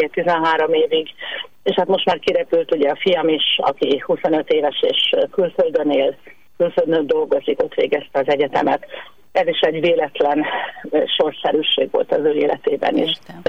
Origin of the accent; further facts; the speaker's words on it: Szeged, Csongrád-Csanád, Hungary; nevezett ki, és hozott vissza saját szülővárosomba tanszékvezető professzornak